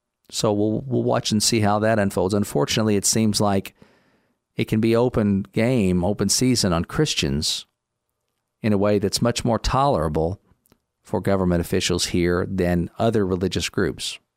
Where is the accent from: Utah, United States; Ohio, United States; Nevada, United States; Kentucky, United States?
Kentucky, United States; the Transylvania Land Company buys Kentucky for $50,000 from a Cherokee chief. My home state.